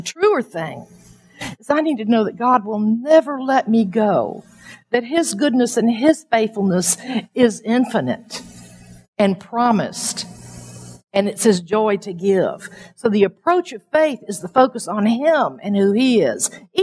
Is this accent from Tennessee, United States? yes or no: no; Miami, Florida, United States; when I grew up in Miami in high school